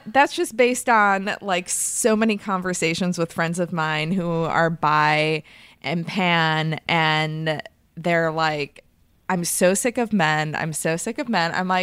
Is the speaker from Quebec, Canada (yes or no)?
yes; Montreal, Quebec, Canada; born there; but I'm also Canadian by birth, Montreal.